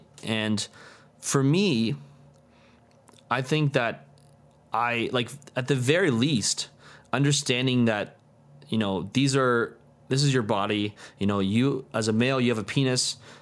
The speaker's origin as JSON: {"language": "English", "town": "North York", "region": "Ontario", "country": "Canada", "tie": "born or raised there", "said": "I'm a 30-year-old secondary teacher. I grew up in North York, and now I teach in Scarborough."}